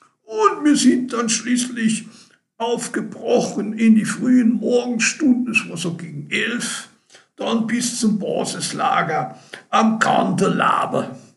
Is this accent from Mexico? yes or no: no; Austria